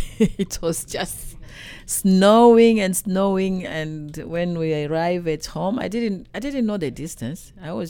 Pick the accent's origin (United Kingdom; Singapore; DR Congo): DR Congo; moved away as an adult; now in United States; and I am originally from Democratic Republic of Congo.